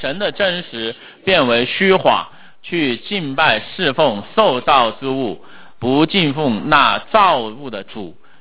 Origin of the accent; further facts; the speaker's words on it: China; 我们中国人华人常常说什么叫人呢？